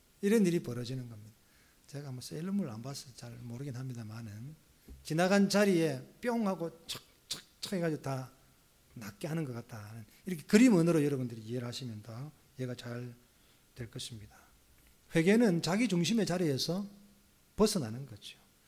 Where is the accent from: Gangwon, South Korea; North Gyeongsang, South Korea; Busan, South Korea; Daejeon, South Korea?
Busan, South Korea; 제가 이래봬도 대한민국 제2의 도시에서 나고 자란 사람입니다.